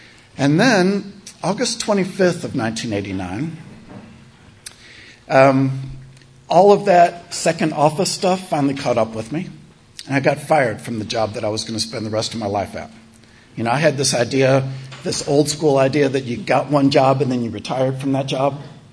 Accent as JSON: {"language": "English", "town": "Chicago", "region": "Illinois", "country": "United States", "said": "And I moved, this was in Illinois. I'm from Chicago originally. And Chi-Town, all right, yes."}